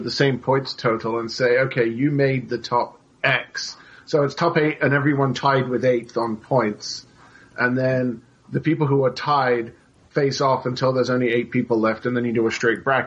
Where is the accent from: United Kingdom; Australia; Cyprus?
Cyprus; I am from Cyprus. Nobody else from my country is qualifying for a Pro Tour, ever.